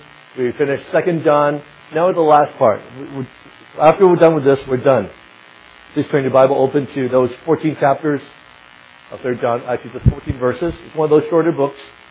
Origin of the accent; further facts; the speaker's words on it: United States; And because I'm American, they would ask me, so what's with this